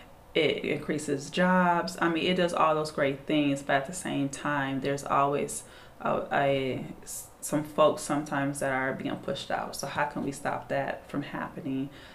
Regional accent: Michigan, United States; now in Washington, United States; I live in DC, but I am from Michigan.

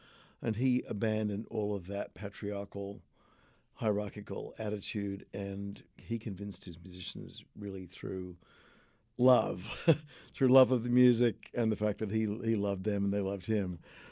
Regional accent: Australia; now in Exeter, United States; I'm originally from Australia, that's right.

